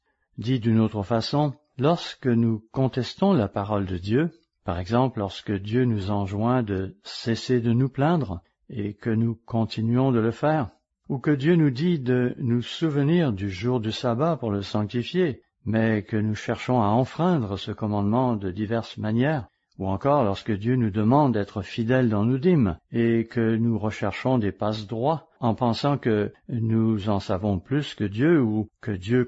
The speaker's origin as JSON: {"language": "French", "country": "United States", "second_language": "French", "said": "Vous n'avez qu'à observer ce qui se passe chez nous aux États-Unis en ce moment."}